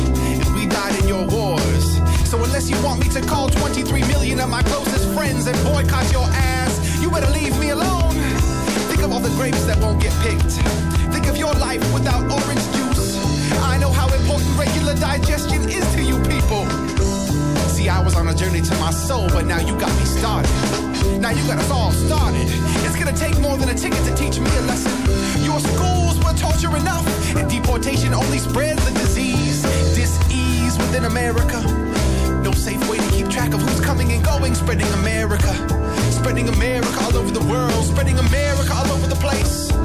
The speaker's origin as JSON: {"language": "English", "town": "Chula Vista", "region": "California", "country": "United States", "said": "I'm from California, Chula Vista, near the Mexican border."}